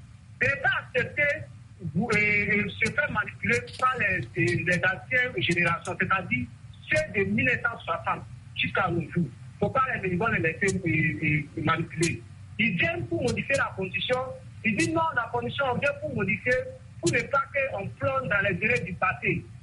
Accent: Burkina Faso; Même chez nous, au Burkina, en 2015

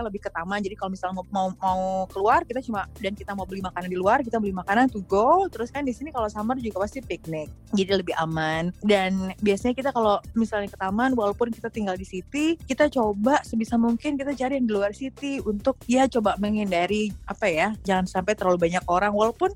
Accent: Jakarta, Indonesia; now in New York, United States; aku lahir di Jakarta, besar di Jakarta. Jadi sebelum pindah ke Amerika, ya di Jakarta aja terus.

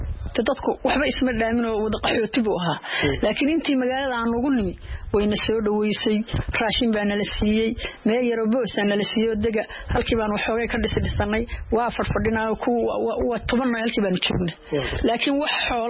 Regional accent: Somalia

